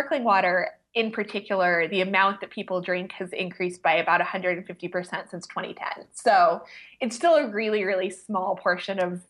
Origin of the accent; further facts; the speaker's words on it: Leawood, Kansas, United States; I am super thrilled to be on KCUR, because I grew up in Kansas City. I grew up in Leawood.